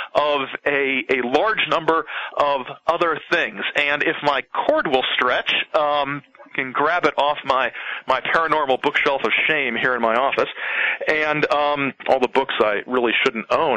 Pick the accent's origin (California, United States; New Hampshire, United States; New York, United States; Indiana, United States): Indiana, United States; accent: Indiana twang; And gotta put my Indiana twang in there.